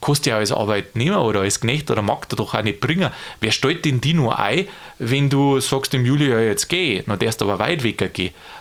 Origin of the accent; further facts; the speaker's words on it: Bavaria, Germany; Also ich kann es ja bloß aus dem Bäuerlichen sagen, kommen wir da aus Niederbayern